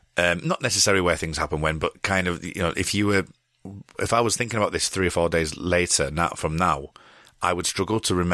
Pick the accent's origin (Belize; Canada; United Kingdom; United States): United Kingdom; I know we're both British